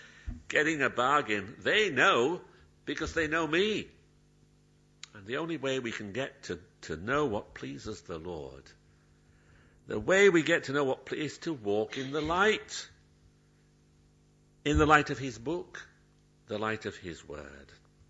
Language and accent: English; Yorkshire and the Humber, United Kingdom; I'm actually, and you know this, I've said it before, I'm a Yorkshireman.